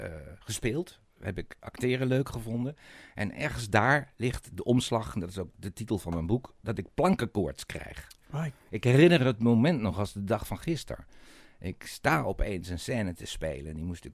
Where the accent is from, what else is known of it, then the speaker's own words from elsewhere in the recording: Roermond, Limburg, Netherlands; Op enig moment ben ik in mijn leven teruggegaan naar mijn geboortestad Roermond.